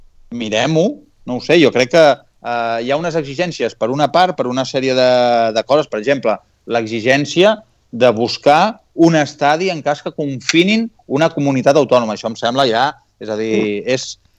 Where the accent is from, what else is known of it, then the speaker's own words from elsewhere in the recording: Sabadell, Catalonia, Spain; per la gent que som de Sabadell